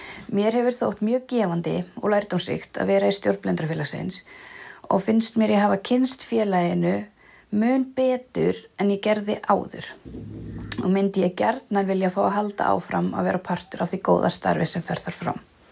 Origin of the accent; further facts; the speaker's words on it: Drangsnes, Westfjords, Iceland; now in Reykjavík, Iceland; Ég er 32 ára gömul, 2 barna móðir og heilsunetari. Ég er uppalinn á Drangsnesi en hef þó búið í Reykjavík síðastliðin 10 ár.